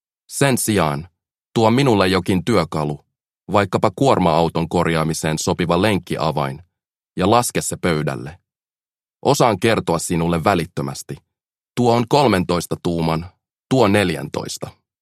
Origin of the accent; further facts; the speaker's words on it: Guinea; born there; first language Pulaar; Finnish is a second language; Synnyin Guineassa, mutta en Guinea-Bassaussa, enkä päivän tasaajan Guineassa. On vielä yksi Guinea, jonka pääkaupunki on Conakry.